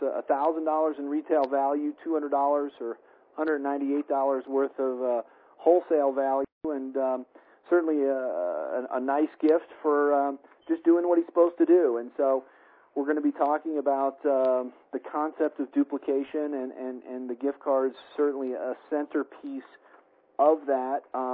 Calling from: Colorado, United States; I am calling in from Colorado here this evening

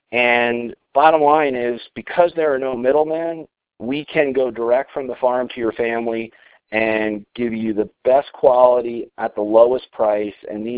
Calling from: Colorado, United States; I'm calling in from Colorado tonight.

